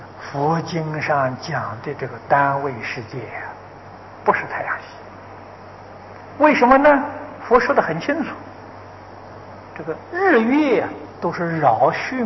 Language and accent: Chinese; China; 银河系的中心，我们中国人称之为黄极啊